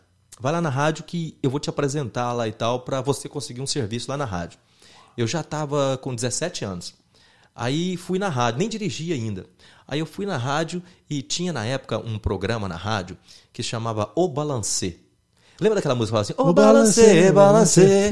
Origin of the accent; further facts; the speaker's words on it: Uberlândia, Minas Gerais, Brazil; Eu sou de Uberlândia. Na verdade, eu nasci em Patos de Minas.